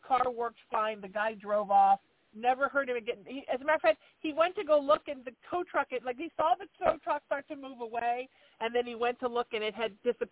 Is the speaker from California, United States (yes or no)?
yes; Huntington Beach, California, United States; it was where I grew up in Huntington Beach, still wasn't all developed